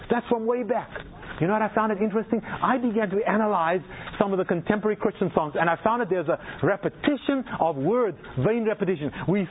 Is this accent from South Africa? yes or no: yes; South Africa; now in United States; I'm an American now. Yes, I still hold South African citizenship. By the way, I've got 3 citizenships.